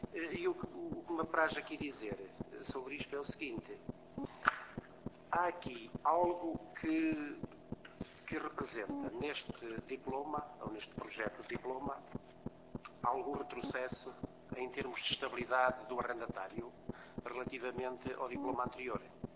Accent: Porto, Norte, Portugal; Lembro-me, sobretudo, dos casos no Norte, que é onde eu tenho mais experiência, sou do Porto, advogo no Porto

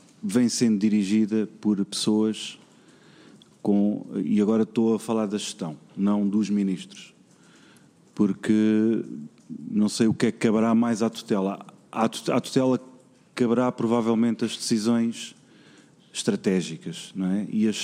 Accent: Portugal; todos nós somos portugueses

